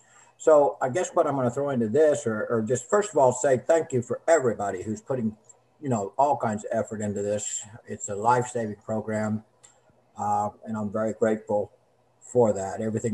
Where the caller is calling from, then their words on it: Lowell, Arkansas, United States; I'm calling from Lowell, Arkansas.